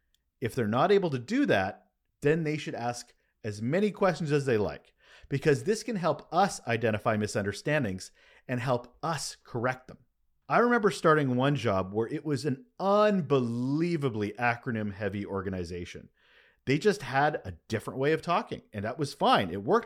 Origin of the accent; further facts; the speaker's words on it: Canada; I am Canadian, don't you know?